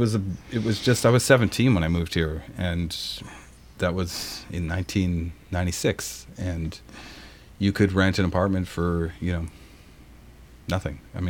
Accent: Nova Scotia, Canada; We're from Nova Scotia, so the east coast of Canada by the ocean.

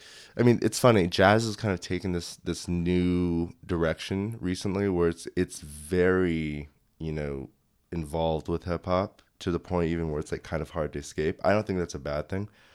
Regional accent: Los Angeles, California, United States; My childhood was definitely spent in Koreatown for the most part. Just like L.A. in general

